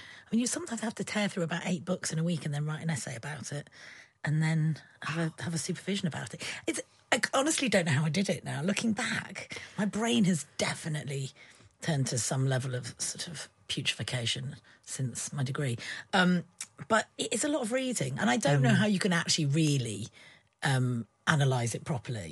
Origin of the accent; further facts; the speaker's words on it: United Kingdom; I did have quite a lot of people taking the piss out of me being British.